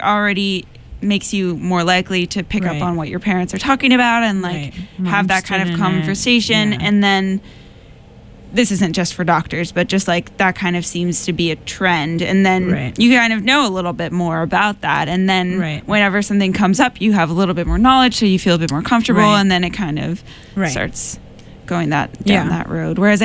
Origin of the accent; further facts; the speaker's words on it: Netherlands; first language Dutch; English is a second language; like I grew up in the Netherlands, so I learned Dutch. But I had this second kind of interest in English